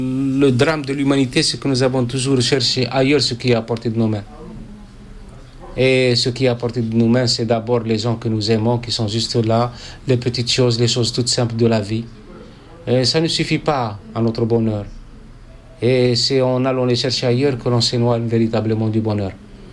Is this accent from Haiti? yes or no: no; Khnatsa, Béchar Province, Algeria; born there; Je suis né à Khnatsa, c'est une bourgade séculaire qui a exactement 8 siècles d'existence.